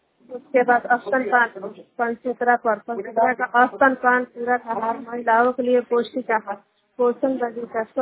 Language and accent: Hindi; Amnaur, Bihar, India; मैं अमनौर नारायण के रहने वाली हूँ।